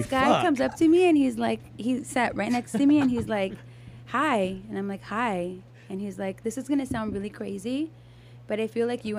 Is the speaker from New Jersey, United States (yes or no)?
no; California, United States; But see, I'm from the Valley, right? So I always go out to like Malibu, Venice, Santa Monica, like that side.